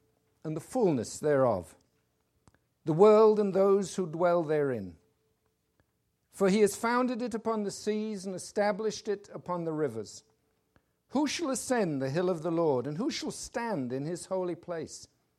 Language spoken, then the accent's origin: English; United Kingdom; I'm a British citizen.